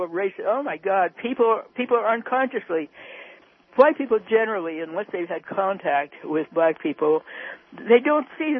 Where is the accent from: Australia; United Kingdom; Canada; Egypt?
Canada; moved away as an adult; now in Portland, United States; I came as an immigrant from Canada in 1944 at the age of 20, so I'm pretty old now. And lived with my mother's older sister and her family in South Central Los Angeles.